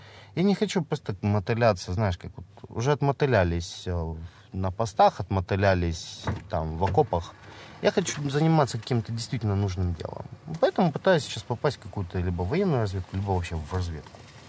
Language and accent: Russian; Donetsk, Donetsk Oblast, Ukraine; Да, я дончанин, мне домой дороги нет.